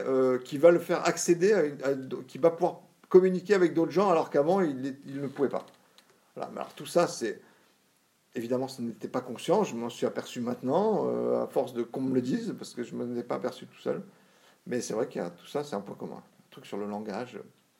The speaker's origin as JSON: {"language": "French", "town": "Marseille", "region": "Provence-Alpes-Côte d'Azur", "country": "France", "tie": "born or raised there", "said": "moi qui viens d'une famille absolument pas du tout dans le métier, dans le milieu artistique, j'étais un enfant, j'ai grandi, je suis né à Marseille, très très loin de Paris et des milieux du cinéma."}